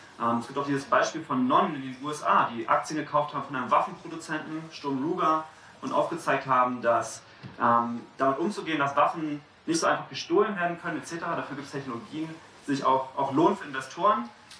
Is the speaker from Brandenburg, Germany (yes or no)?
no; Berlin, Germany; Ich komme aus Berlin